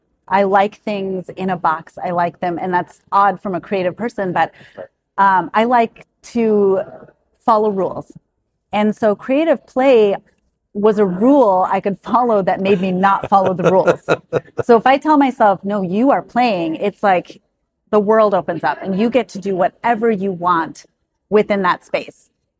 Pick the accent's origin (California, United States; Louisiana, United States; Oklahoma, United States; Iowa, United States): Iowa, United States; Ankeny; Okay. I am one from Ankeny, Iowa.